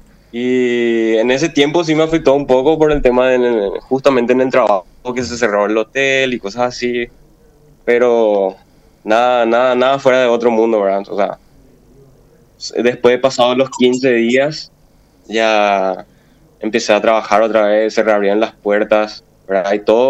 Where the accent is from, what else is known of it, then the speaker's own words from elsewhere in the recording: San Lorenzo, Central, Paraguay; also born or lived in Concepción; Yo soy de San Lorenzo, pero estuve viviendo en Concepción mucho tiempo